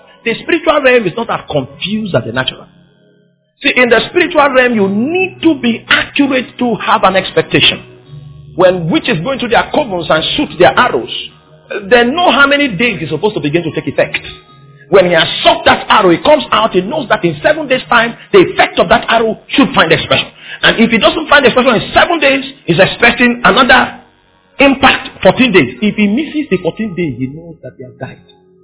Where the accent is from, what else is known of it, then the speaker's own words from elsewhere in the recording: Cameroon; I'm coming from Cameroon, I'm a bush preacher, I preach in the bush.